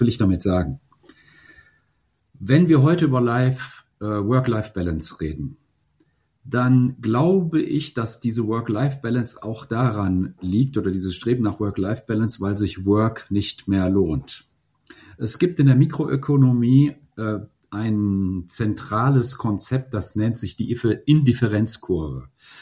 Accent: Germany; wir Deutschen, warum sind wir Deutsche so viel mehr krank als die Schweizer?

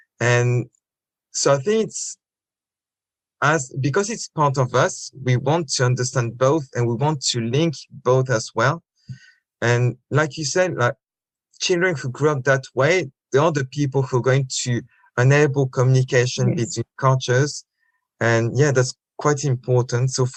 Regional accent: France; I grew up in France.

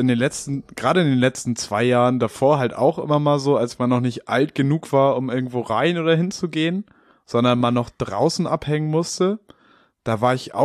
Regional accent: Hamburg, Germany; Einmal irgendwie nach Ortensen, da so ein bisschen die Orte abgehen. Und auf jeden Fall auch in Hamm so, weil da habe ich halt auch viele Bezugspunkte.

